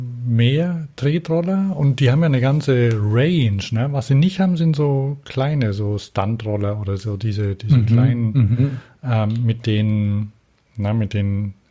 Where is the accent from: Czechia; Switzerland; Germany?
Czechia; Prague; Also ich komme aus Prag.